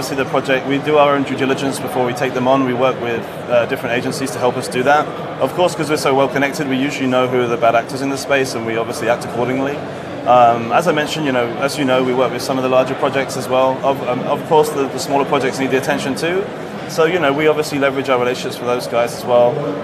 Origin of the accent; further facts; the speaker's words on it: England, United Kingdom; So obviously myself, I'm half English, half Turkish.